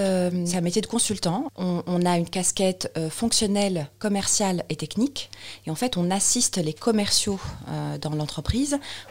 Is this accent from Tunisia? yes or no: yes; Tunis, Tunis Governorate, Tunisia; now in Paris, France; je suis tunisienne naturalisée française. Et voilà, c'est aussi un exemple d'une femme tunisienne, donc maghrébine, musulmane, naturalisée française.